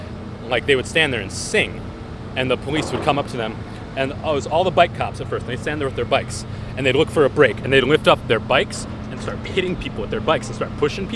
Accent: St. Paul, Minnesota, United States; I'm from St. Paul. I live right up on the hill, yeah.

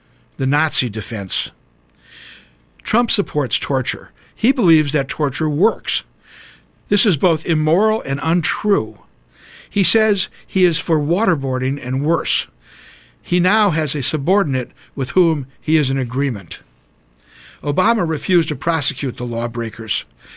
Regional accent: Wisconsin, United States; But my Norwegian friends, and I've got a lot of them because I'm from Wisconsin, say that their relatives in Norway say that they would never come here.

